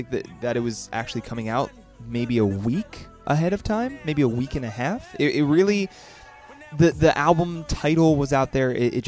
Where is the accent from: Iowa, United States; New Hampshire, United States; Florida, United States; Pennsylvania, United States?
Pennsylvania, United States; Philadelphia; Yeah, man. I'm from the Philly area. How do you not know this?